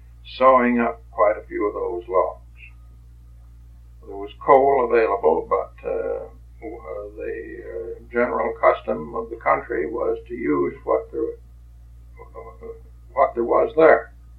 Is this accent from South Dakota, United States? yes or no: yes; Terraville, South Dakota, United States; born there; Yes, I was born in Terryville, South Dakota. And that is very close to Lead, South Dakota, and very close to Deadwood.